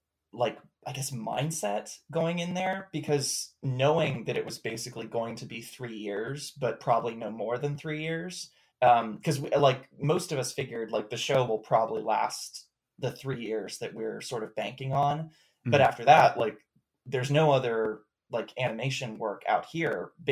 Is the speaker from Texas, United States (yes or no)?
no; Maryland, United States; also born or lived in New York, United States / Tennessee, United States; I'm from Maryland originally, and I'd been going to school in upstate New York. So the jump to Tennessee was pretty wild.